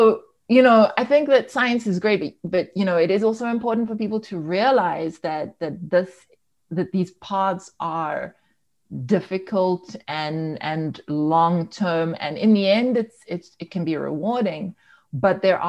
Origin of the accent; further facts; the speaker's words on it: South Africa; okay, so I'm South African.